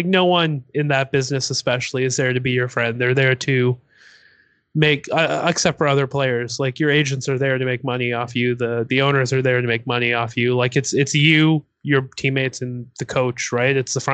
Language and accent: English; Toronto, Ontario, Canada; because I'm from Toronto.